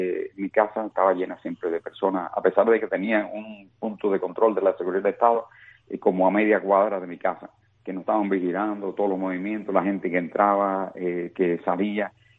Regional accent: Cuba; moved away; así nos fuimos de Cuba.

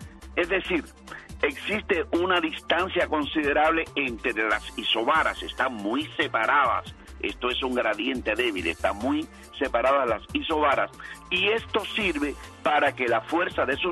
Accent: Cuba; soy cubano.

